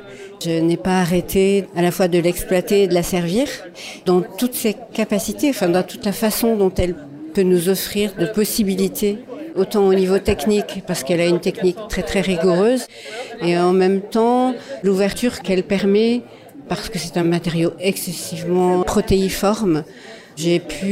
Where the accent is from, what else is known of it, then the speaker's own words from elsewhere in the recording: France; now in Japan; la France, qui est mon pays d'origine, mes racines profondes, et le Japon qui m'a tant donné